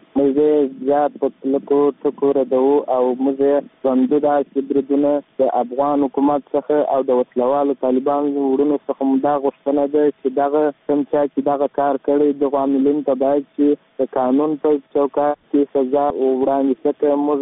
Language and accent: Pashto; Helmand, Afghanistan; د هلمند ولایت مرکز نه.